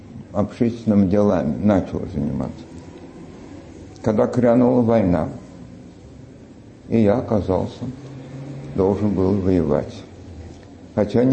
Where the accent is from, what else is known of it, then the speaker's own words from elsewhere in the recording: Simbirsk, Ulyanovsk Oblast, Russia; Я родился в Симбирске. Там кончил гимназию.